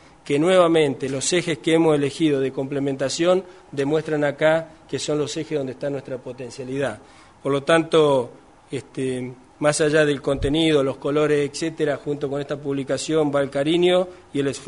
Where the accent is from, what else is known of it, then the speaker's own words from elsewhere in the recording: Santa Fe, Argentina; Nosotros, orgullosamente, como santafesinos, vamos a estar representados por más de 130 empresas